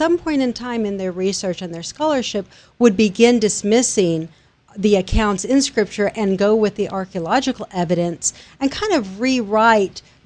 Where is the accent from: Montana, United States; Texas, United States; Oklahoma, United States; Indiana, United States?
Texas, United States; Fort Worth; No, I'm originally from Fort Worth.